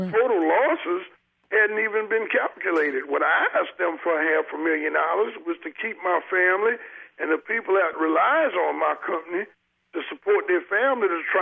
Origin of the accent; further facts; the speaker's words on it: Louisiana, United States; of course, I'm proud to be from Louisiana, and I told them I was from Louisiana